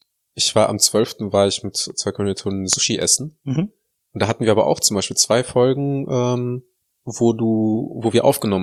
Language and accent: German; Kazakhstan; moved away; Ich bin in Kasachstan aufgewachsen.